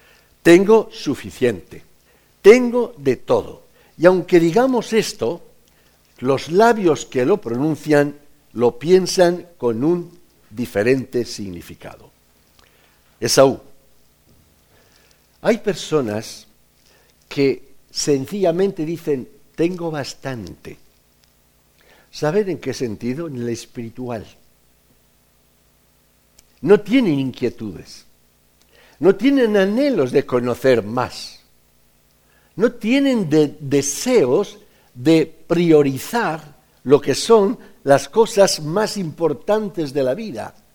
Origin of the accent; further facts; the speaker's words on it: Valencian Community, Spain; ¿Sabéis que vengo de Valencia, sí o sí?